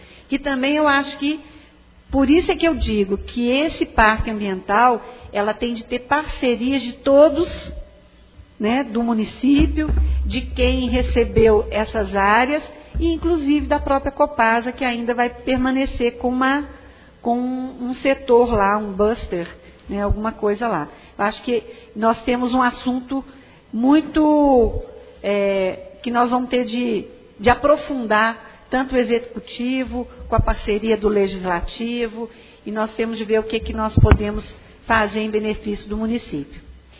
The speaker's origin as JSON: {"language": "Portuguese", "country": "Brazil", "said": "Quem é dono do Brasil somos nós brasileiros, nós cidadãos que vivemos, que pagamos impostos."}